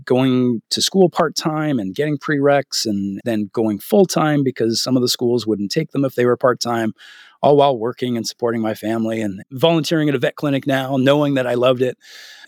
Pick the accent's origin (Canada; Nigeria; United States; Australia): Canada; I'm Canadian.